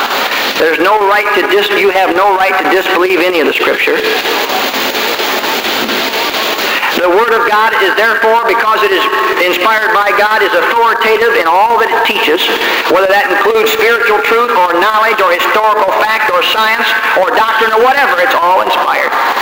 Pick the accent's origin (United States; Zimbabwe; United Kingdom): United Kingdom; England; I'm an Englishman, I'm not a Greek, see?